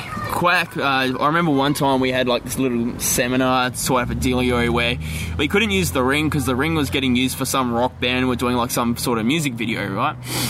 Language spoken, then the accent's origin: English; Australia; oh, no, I'm not, man. I'm from Australia.